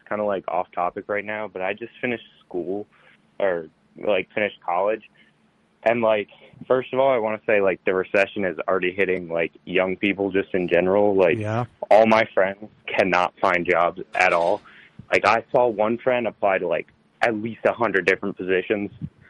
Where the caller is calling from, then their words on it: Baltimore, Maryland, United States; from Baltimore.